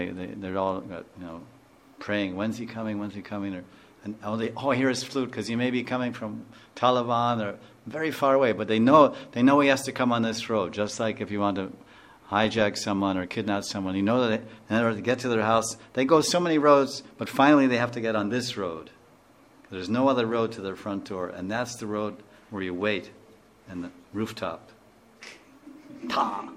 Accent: India; Here, I'm Indian.

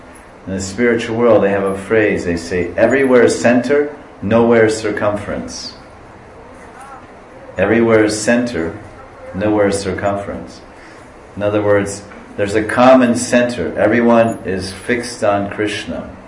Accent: United States; born there; Mom's apple pie, right? I'm American, right? I mean, I'm born there.

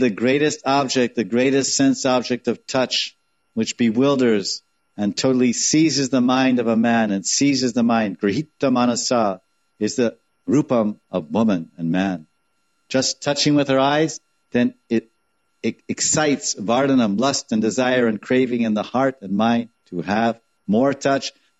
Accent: United States; But I'm an American from 60 years.

